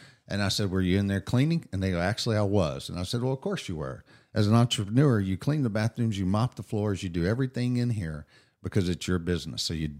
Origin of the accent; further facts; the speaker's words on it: Houston, Texas, United States; Yeah, I grew up in East Houston and I grew up in the 70s and 80s in East Houston. And number one, it was a very rough area.